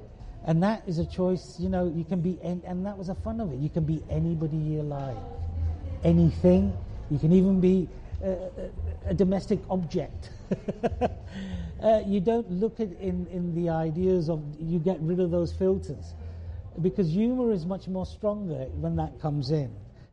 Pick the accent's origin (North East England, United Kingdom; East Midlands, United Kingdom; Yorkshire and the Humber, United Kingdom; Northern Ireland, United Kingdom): Yorkshire and the Humber, United Kingdom; Leeds; the North, I could relate very easy to it because I grew up in Leeds.